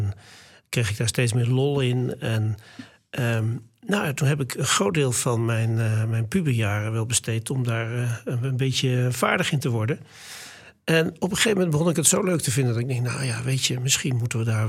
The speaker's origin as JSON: {"language": "Dutch", "town": "Barneveld", "region": "Gelderland", "country": "Netherlands", "said": "Ik kom uit Barneveld, waar mijn eerste contact met muziek, dat was via de kerk en via kerkorganisten."}